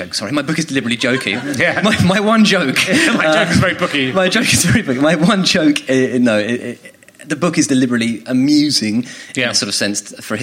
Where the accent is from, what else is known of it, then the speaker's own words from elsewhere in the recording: Royal Tunbridge Wells, South East England, United Kingdom; I'm from Royal Tunbridge Wells